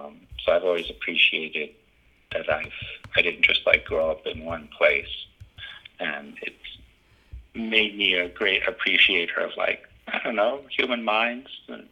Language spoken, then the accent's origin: English; New York City, New York, United States; it was pretty easy to be kind of, I don't know, identified as like a foreigner when I was a kid and growing up in New York City.